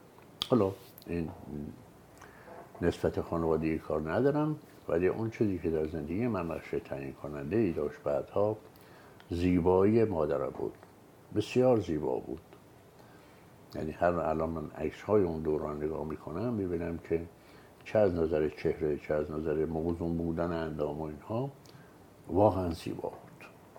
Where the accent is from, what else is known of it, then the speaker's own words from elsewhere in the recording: Tehran, Tehran Province, Iran; من سال 1327 روز اول اردیبهشت 1327 در بیمارستان زنان تهران متولد شدم